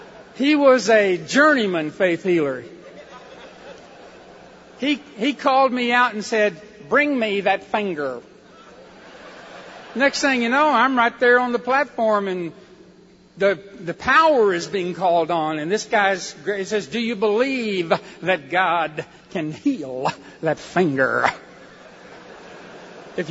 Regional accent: Texas, United States; Now I grew up in Texas. And as in all the southern states, we have a custom.

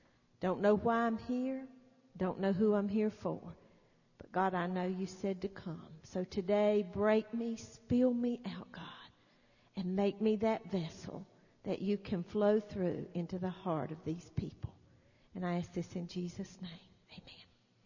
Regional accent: Taylorsville, North Carolina, United States; That's where we're from Taylorsville, North Carolina.

